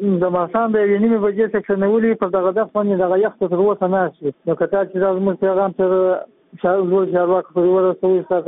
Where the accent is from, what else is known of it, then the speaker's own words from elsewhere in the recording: Kandahar, Afghanistan; زه د کندهار اوسیدونکو یم.